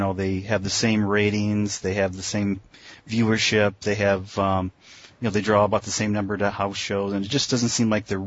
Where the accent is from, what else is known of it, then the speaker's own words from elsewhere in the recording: United States; I also grew up, you know, I'm American